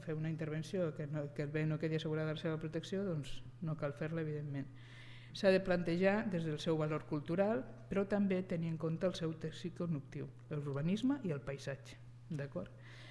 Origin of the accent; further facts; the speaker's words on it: Madrid, Community of Madrid, Spain; jo és que com soc de Madrid